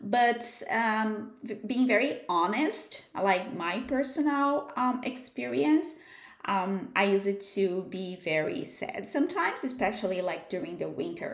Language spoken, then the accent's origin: English; Brazil; first language Portuguese; English is a second language; I told you earlier that I am Brazilian, right? And I so my first language is Portuguese.